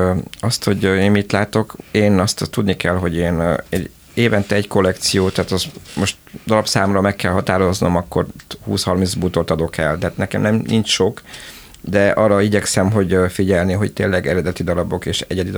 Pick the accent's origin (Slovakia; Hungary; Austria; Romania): Romania; Miercurea Ciuc, Harghita; mivel én erdélyi származású vagyok, csíkszeredai.